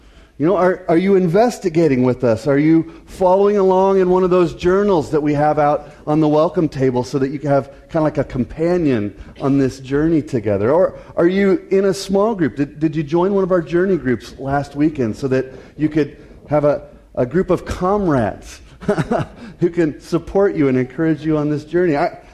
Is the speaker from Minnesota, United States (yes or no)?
no; Denver, Colorado, United States; I'm from Denver.